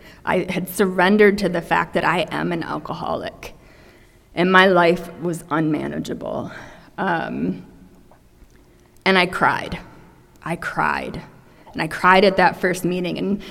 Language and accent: English; Michigan, United States; I'm from Michigan, right? And Michigan people are super nice.